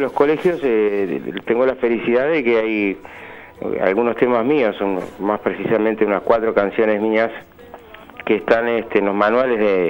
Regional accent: Montevideo, Uruguay; also born or lived in Buenos Aires; now in Colonia, Uruguay; pues es que yo soy montevideano.

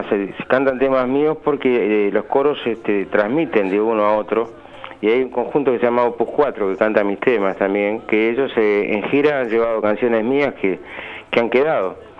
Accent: Montevideo, Uruguay; also born or lived in Buenos Aires; now in Colonia, Uruguay; pues es que yo soy montevideano.

